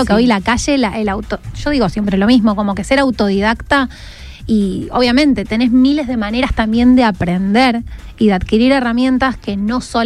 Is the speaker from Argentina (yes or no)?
yes; Arequito, Santa Fe, Argentina; mucha gente cuando no sabe, tipo, de dónde sos, digo de Arequito.